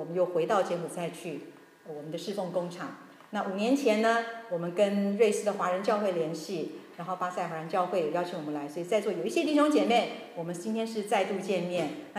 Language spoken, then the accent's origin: Chinese; Taiwan; 那我个人的话，我是台湾人。